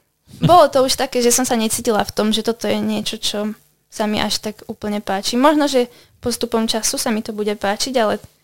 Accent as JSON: {"language": "Slovak", "town": "Nová Baňa", "region": "Banská Bystrica Region", "country": "Slovakia", "said": "ja som z Novej Bane. A to ide okolo, celkom to je takže blízko"}